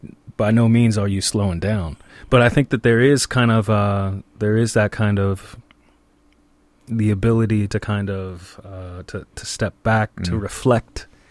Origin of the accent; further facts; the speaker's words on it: the South, United States; It's funny because I grew up in the South. And so our relationship with soul music is a little bit different